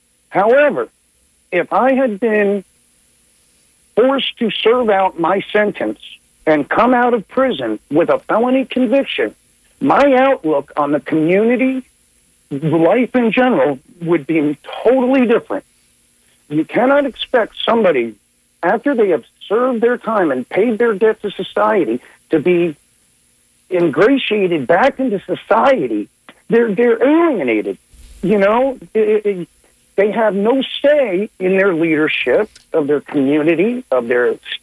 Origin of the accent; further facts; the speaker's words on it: Seminole, Florida, United States; I'm originally from Seminole, St. Petersburg